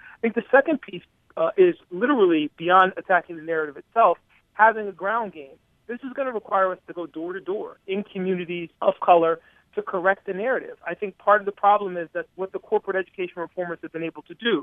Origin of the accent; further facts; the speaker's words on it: Connecticut, United States; It happened in my home state of Connecticut, in the city of Bridgeport and other cities.